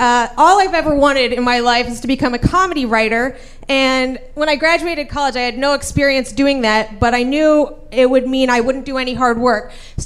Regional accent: Scottsdale, Arizona, United States; me and David Spade. you know, we're both from Scottsdale.

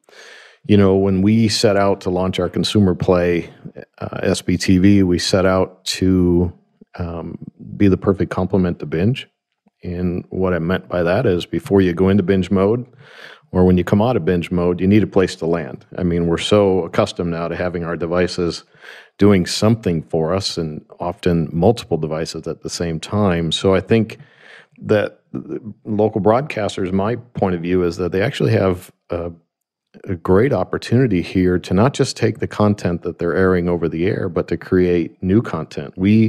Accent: Grand Rapids, Michigan, United States; I'm from Grand Rapids, Michigan, so we're all from somewhere.

